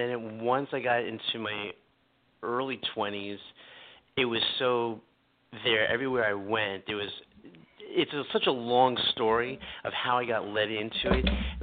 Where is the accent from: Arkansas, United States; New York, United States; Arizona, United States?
New York, United States; New York City; Actually, I grew up here in New York, where I live in New York City, and I grew up in an area called Brooklyn.